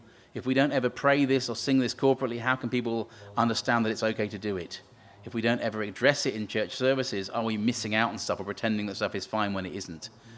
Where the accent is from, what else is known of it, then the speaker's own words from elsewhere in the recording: East of England, United Kingdom; maybe as an Englishman I speak in Northern Ireland inappropriately, perhaps, you folks have lived up through the troubles, but certainly in growing up in Essex, it's just wasn't that.